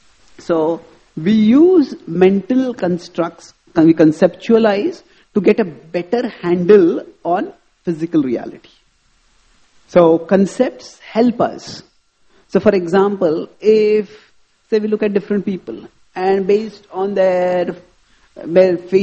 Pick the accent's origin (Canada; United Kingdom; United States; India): India; born there; I was born in India, therefore I am an Indian citizen.